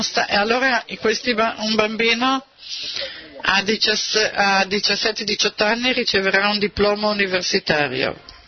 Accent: New Jersey, United States; Italian is a second language; sono da New Jersey.

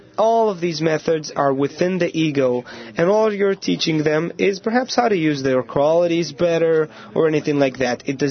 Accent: Modi'in, Central District, Israel; I'm from Modi'in, and the government decided that this city is called the City of Future.

